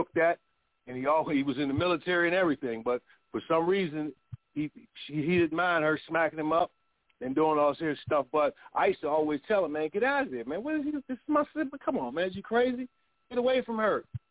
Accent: Pittsburgh, Pennsylvania, United States; Like my brother from Philly, that's my homeboy. I'm from Pittsburgh, Pennsylvania. We all from PA.

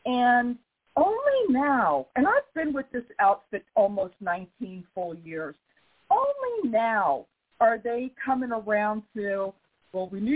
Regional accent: New York, United States; now in US South; And I live in the fucking South, and I'm from New York. So, you know, I'm already judging shit left and right.

